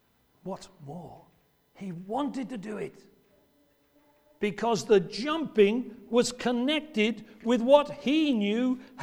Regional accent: England, United Kingdom; We're English or British. After all, we don't do a lot of leaping, do we?

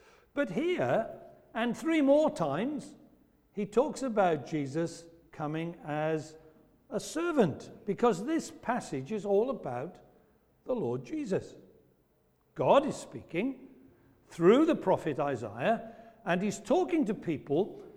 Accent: Wales, United Kingdom; despite having a Scottish sounding name, it's actually an Irish name, but I'm Welsh, so there you go.

